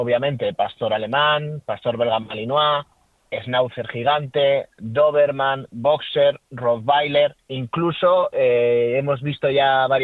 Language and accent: Spanish; Basque Country, Spain; poder hacerlo pues en Euskadi, en mi tierra.